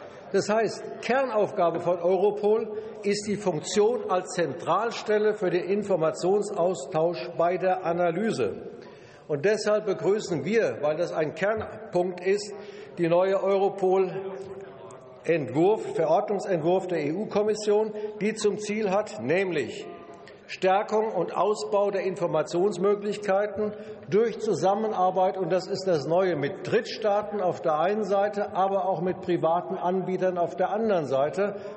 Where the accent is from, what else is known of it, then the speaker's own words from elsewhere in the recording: Wetzlar, Hesse, Germany; Bürgerinitiative namens Pro Polizei Wetzlar. Das ist meine Heimatstadt.